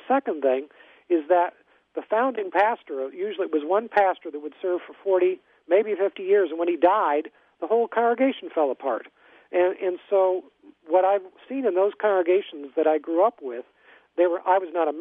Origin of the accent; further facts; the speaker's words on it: California, United States; I came from the Silicon Valley in California, and at the time I was growing up, there was a number of non-denominational churches.